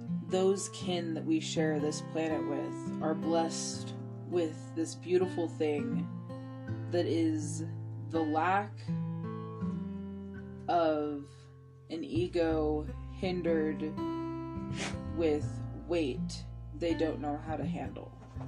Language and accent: English; the South, United States; Most of the churches I attended were Baptist because I grew up in the South.